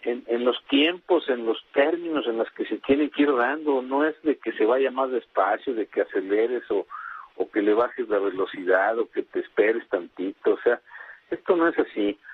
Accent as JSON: {"language": "Spanish", "country": "Mexico", "said": "somos mexicanos todos por igual"}